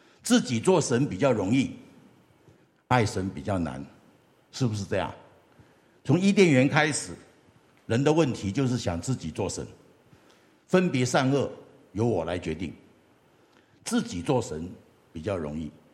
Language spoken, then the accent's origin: Chinese; China; 这一点我想我们中国人应该是很能够理解的。